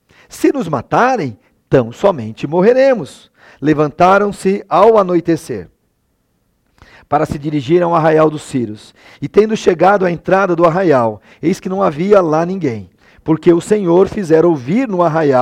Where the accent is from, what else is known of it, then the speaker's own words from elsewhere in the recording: Brazil; apesar da selvageria do nosso país, violento, especialmente nas grandes capitais, nós não sabemos, como brasileiros, o que é o contexto de guerra, irmãos.